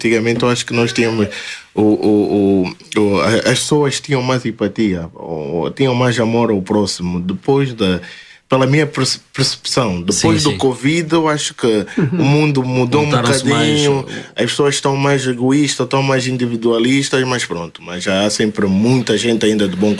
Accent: Norte, Portugal; E eu sou do Norte.

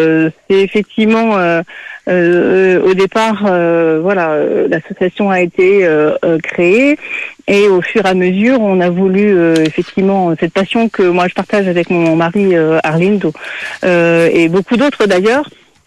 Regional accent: Poitiers, Nouvelle-Aquitaine, France; born there; moi, je suis née à Poitiers, moi, je suis française

